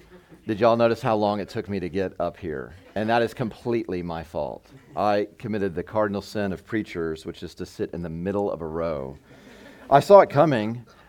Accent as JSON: {"language": "English", "town": "Arlington", "region": "Texas", "country": "United States", "tie": "born or raised there", "said": "I grew up in the Metroplex in Arlington, and so I've heard of Terrell. I grew up in a large family."}